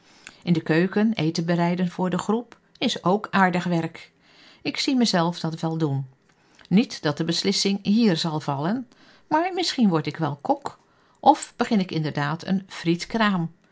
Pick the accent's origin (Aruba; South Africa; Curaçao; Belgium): South Africa; now in Netherlands; Ik groeide op in Zuid-Afrika. Mijn ouders werkten in de zending onder de Zulus.